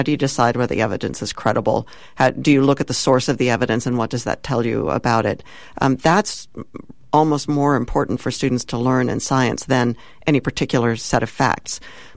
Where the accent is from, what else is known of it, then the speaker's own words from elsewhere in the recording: California, United States; Well, I guess from my point of view as a Californian, and knowing that climate change is generally taught well here